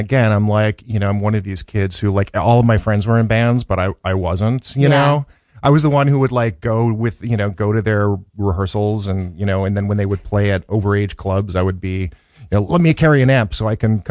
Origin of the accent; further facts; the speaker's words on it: Chicago, Illinois, United States; born there; I'm 52 years old. And I was born in the South Side of Chicago in 1965. My dad was a law professor, and my mom was a nurse.